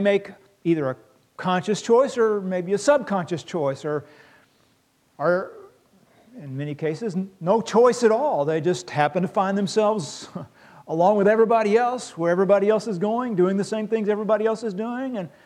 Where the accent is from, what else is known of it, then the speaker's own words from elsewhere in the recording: Louisville, Kentucky, United States; I grew up in Louisville, Kentucky, and we had shotgun houses, row after row after row of shotgun houses.